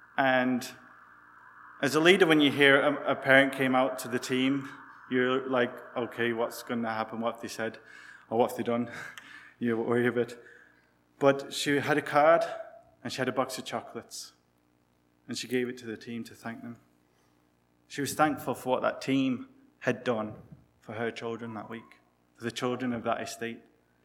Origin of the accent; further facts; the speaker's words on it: England, United Kingdom; now in Ireland; with my wife Adele, we work in County Cork. I'm not from Cork, I'm from England, but I'm definitely feeling more Irish than I used to.